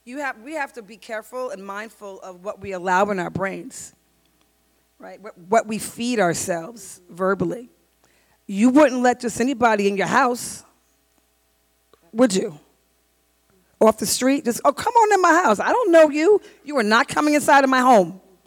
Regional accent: New York City, New York, United States; as a little Black girl growing up in Queens, New York, with the boys that were rough and tough in the street playing football

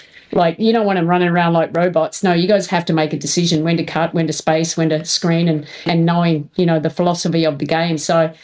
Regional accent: Australia; I'm an Australian coach

